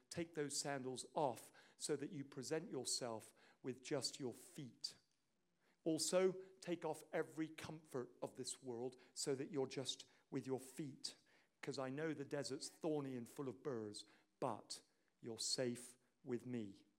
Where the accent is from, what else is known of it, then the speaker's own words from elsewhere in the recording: Northern Nigeria, Nigeria; Yes, I am a black man in a white skin. I was born in Nigeria. I still speak Hausa. I grew up there for 18 years.